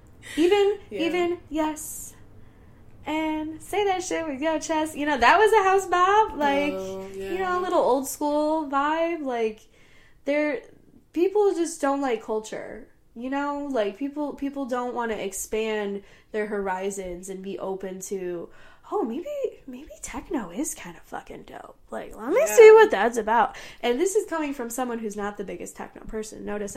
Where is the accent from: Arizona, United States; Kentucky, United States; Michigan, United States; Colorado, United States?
Michigan, United States; Detroit; You've lived so many places for being so young. I've only ever lived in Metro Detroit.